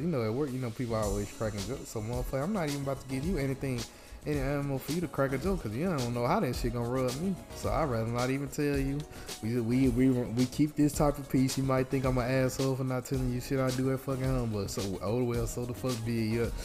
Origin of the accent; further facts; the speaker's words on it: Mississippi, United States; I just tell them I'm from Mississippi.